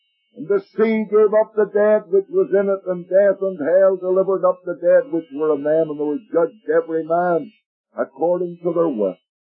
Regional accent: Ireland; In the town where I was raised in Ireland, there was a park

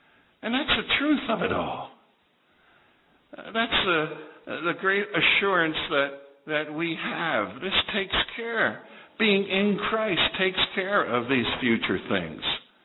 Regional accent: Baltimore, Maryland, United States; We grew up in Baltimore.

